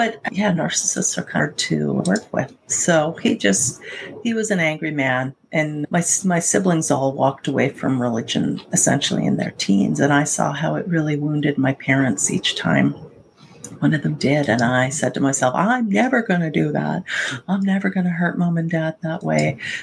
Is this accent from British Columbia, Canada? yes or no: yes; British Columbia, Canada; So I'm Canadian. I live in British Columbia, and I was raised in a Pentecostal home.